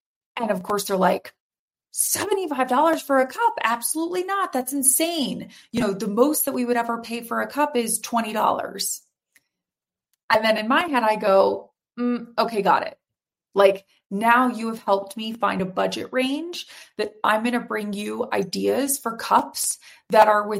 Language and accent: English; Florida, United States; Whereas like I grew up in Florida, I don't know if you call it the South, I would.